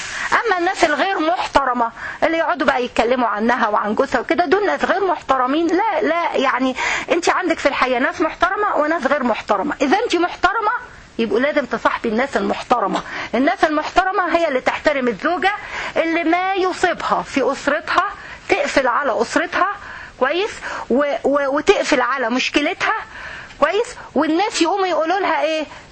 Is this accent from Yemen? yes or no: no; Egypt; ده مثل عندنا في مصر